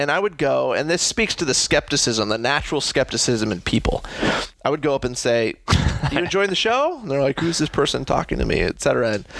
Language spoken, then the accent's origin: English; United States; I'm from America. I speak English.